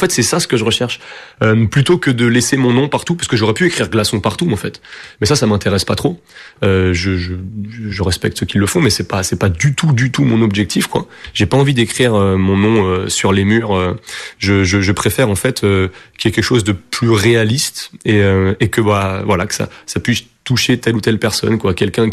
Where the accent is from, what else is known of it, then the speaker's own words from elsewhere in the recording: France; also born or lived in Portugal; c'est vrai que j'ai grandi en France. J'ai été élevé majoritairement ici, même si je suis retourné au Portugal pour travailler et y vivre. Mais moi, je me considère 100% portugais en France, avec l'amour des deux cultures, mais éduqué comme un portugais